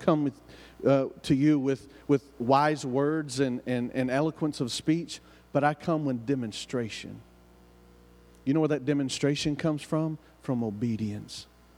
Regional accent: United States; accent: hillbilly; now in Green Bay, United States; But here I am in Green Bay, Wisconsin. I hope that I don't need an interpreter for my hillbilly accent.

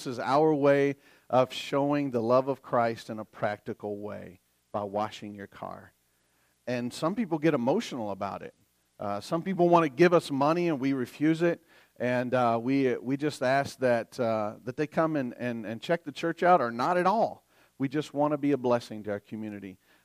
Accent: the South, United States; I'm from the South, so I get tongue-tied a lot.

